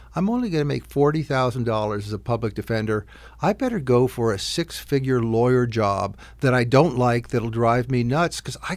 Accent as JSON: {"language": "English", "region": "California", "country": "United States", "tie": "born or raised there", "said": "I grew up in California, and we had three different colleges."}